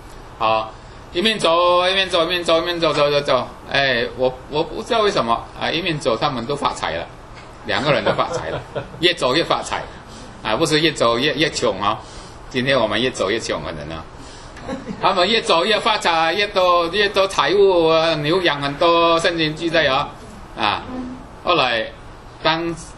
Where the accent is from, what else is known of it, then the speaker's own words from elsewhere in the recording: China; 我们中国人也是很喜欢坟墓的啊